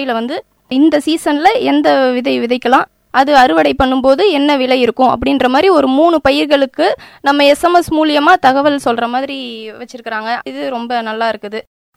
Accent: Virudhachalam, Tamil Nadu, India; நான் திருவாரூர் மாவட்டத்தில் பயிற்சி எடுத்துக்கிட்டேன். என்னுடைய சொந்த ஊர் பார்த்தா விருத்தாச்சலம். அதுவும் ஒரு விவசாயம் மாவட்டம் தான், கடலூர் மாவட்டம்.

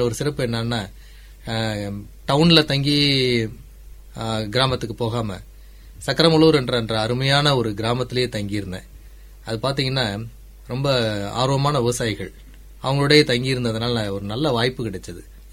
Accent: Dindigul, Tamil Nadu, India; நான் வந்து பிறந்து வளர்ந்தது அனைத்தும் திண்டுக்கல் மாவட்டத்தில், திண்டுக்கல்ல படித்தது, திண்டுக்கல்லே படிச்சுட்டு அதுக்கப்புறம் பணிபுரிய 1984 வட ஆற்காடு மாவட்டம் ஆற்காடு வட்டத்தில் ஒரு கிராமம் சக்கரமலூர்னு

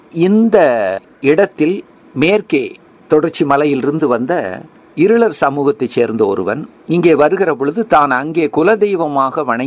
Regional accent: Coimbatore, Tamil Nadu, India; நான் தினந்தோறும் என்னுடைய சொந்த ஊராகிய கோவையிலிருந்து ஒரு 10 கிலோமீட்டர் தொலைவில் இருக்கக்கூடிய ராமசெட்டிப்பாளையத்திலிருந்து தினந்தோறும் சைக்கிளில் கோவை அரசு கலைக்கல்லூரிக்கு வந்து படித்துக் கொண்டிருந்தேன்.

